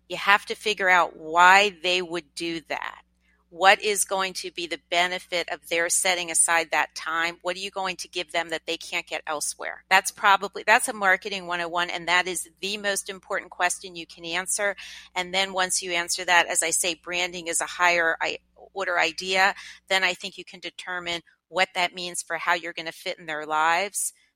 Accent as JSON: {"language": "English", "town": "Lancaster", "region": "Pennsylvania", "country": "United States", "tie": "born or raised there", "said": "I grew up in Lancaster, Pennsylvania. It's the part that gets you out of Lancaster, Pennsylvania to go to the universities that you aspire to go"}